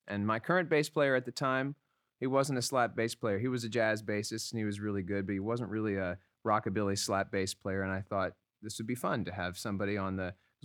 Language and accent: English; Atlanta, Georgia, United States; now in New York, United States; And I guess I've been there about 5 years now. I'm from Atlanta. But New York is our home.